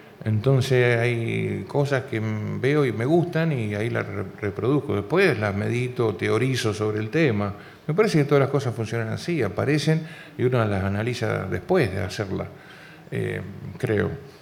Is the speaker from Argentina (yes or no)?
yes; Rosario, Santa Fe, Argentina; soy de Rosario